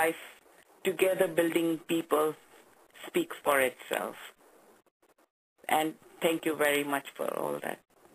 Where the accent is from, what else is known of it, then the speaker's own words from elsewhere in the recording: Kenya; moved away as an adult; now in Australia; I was born in Kenya. I was born and bred there, and I moved to Australia in 1998.